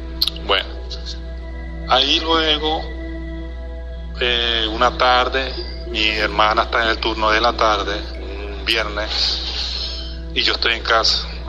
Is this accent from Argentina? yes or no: no; Venezuela; now in Brazil; Soy venezolano, actualmente vivo en Brasil.